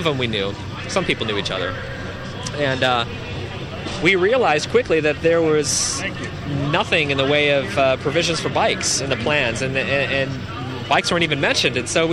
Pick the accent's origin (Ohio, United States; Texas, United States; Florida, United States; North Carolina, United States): Ohio, United States; Cleveland; Not originally. I'm from the Cleveland area, suburbs of Cleveland.